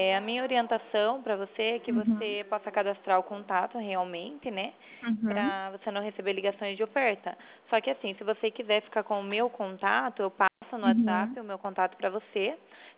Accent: Curitiba, Paraná, Brazil; Isso, eu sou de Curitiba

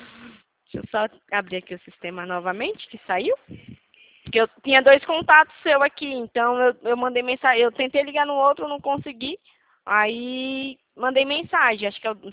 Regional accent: Itatiba, São Paulo, Brazil; Então, eu também sou daqui de Itatiba.

